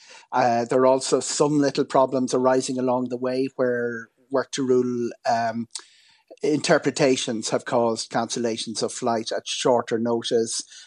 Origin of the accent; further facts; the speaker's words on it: Leinster, Ireland; I come from Catherine's constituency, and 13.5% in the local elections, a terrific performance in Kildare by the Social Democrats.